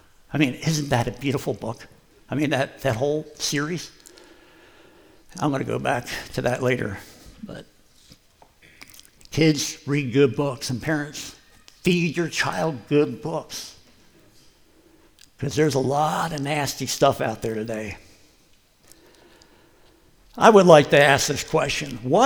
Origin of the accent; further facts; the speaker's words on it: East Coast, United States; I'm from the East Coast